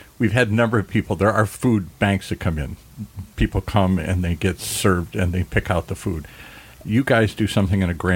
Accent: Midwest, United States; So I grew up in the Midwest. I'm a grandparent myself now here.

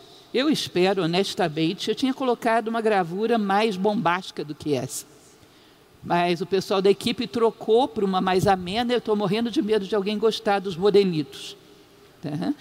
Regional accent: Brasília, Federal District, Brazil; Eu uma vez estava em Brasília, sou de Brasília

